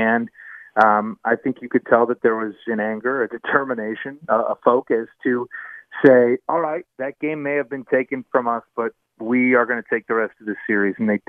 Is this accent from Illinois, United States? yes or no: yes; Chicago, Illinois, United States; And I grew up in Chicago, a huge Bears fan, so it pains me to say this